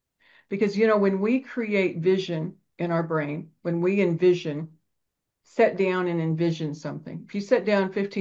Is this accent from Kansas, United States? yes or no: yes; Kansas, United States; I'm from Kansas. We don't say anything in the Bible right.